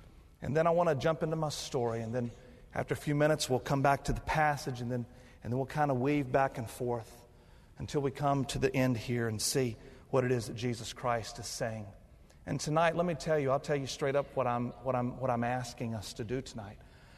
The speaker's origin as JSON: {"language": "English", "region": "North Carolina", "country": "United States", "tie": "born or raised there", "also_born_or_lived": "Tennessee", "said": "Well, I was born in Tennessee, and I lived there until I was 5 years old. Then my family moved to North Carolina, and then I was educated here in South Carolina."}